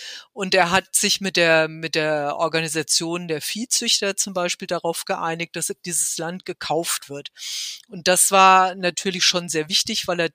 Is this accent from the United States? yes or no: no; Germany; für mich als Deutsche